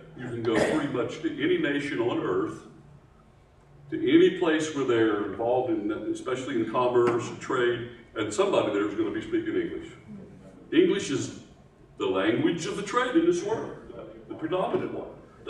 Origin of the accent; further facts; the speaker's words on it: West Virginia, United States; accent: Appalachian; moved away as an adult; I grew up in Appalachia, so I had an Appalachian accent. I have an Appalachian phraseology and things I would say.